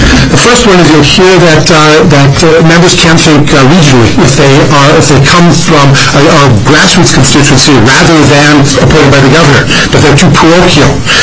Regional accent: Apple Valley, Minnesota, United States; I'm from Apple Valley. I'm a Dakota County Commissioner

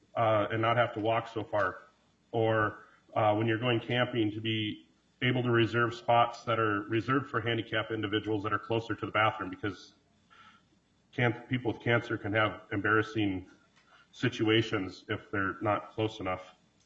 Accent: Miltona, Minnesota, United States; I'm 32 years old, and I have brain cancer. Mary said I'm from Miltona, rural Minnesota.

